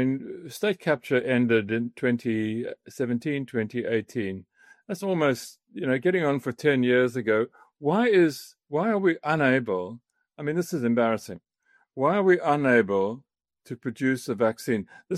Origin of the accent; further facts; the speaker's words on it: Eastern Cape, South Africa; because we're both from the Eastern Cape